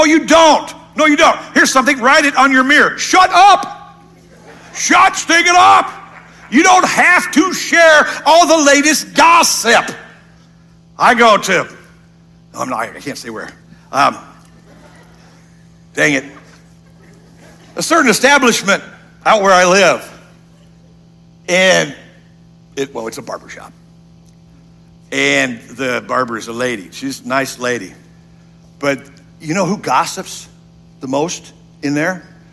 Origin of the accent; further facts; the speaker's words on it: United States; We're better than you because we're Americans. I'm an American.